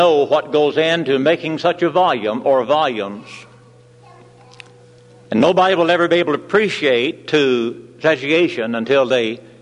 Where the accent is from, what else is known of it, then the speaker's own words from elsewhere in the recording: Elk City, Oklahoma, United States; some from my hometown in Elk City, Oklahoma